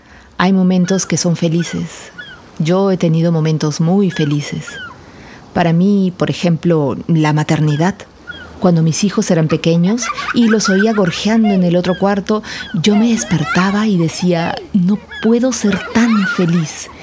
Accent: Peru; Si los peruanos sintiéramos que todos somos peruanos, seríamos un país más digno.

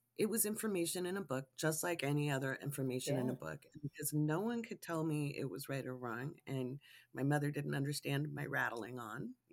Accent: Oregon City, Oregon, United States; I grew up near Oregon City, Oregon.

